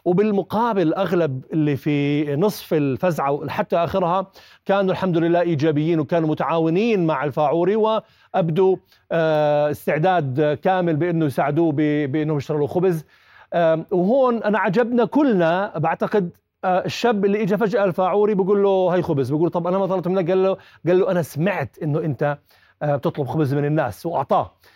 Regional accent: Jordan; إحنا كأردنيين نمتاز فيه

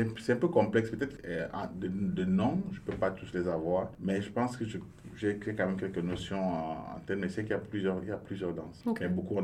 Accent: Centre, Cameroon; also born or lived in West Region / Littoral Region; moi, je suis originaire de l'Ouest. Donc, du côté de l'Ouest, je parle la langue des parents. Donc, je parle la langue des parents du côté de l'Ouest. Et j'ai grandi dans le centre du Cameroun.

